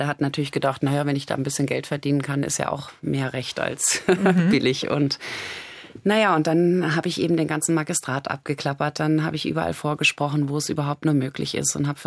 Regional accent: Germany; moved away as an adult; jetzt bin ich 20 Jahre in Asien, das ist schon die Hälfte meines Lebens. Also genauso lang bin ich vorher in Deutschland aufgewachsen.

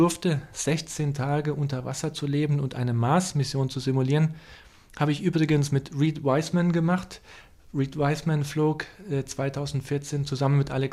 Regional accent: Saarland, Germany; Dort habe ich meine Jugend verbracht. Klar, ich bin im Saarland aufgewachsen und mein Herz schlägt für Saarland.

